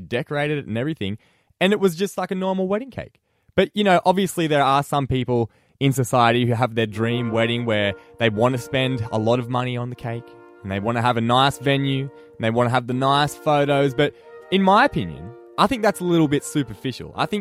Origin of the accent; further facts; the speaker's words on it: Trangie, New South Wales, Australia; I said we had to get married in my hometown of Trangie in New South Wales, which has about 600 people.